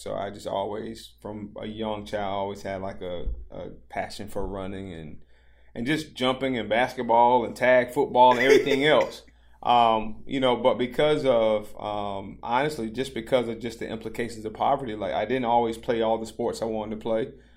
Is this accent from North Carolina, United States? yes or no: yes; Pinetops, North Carolina, United States; So growing up in Pine Tops, obviously, not much has changed. That was a long time ago. But growing up in Pine Tops, you know, did two things to me.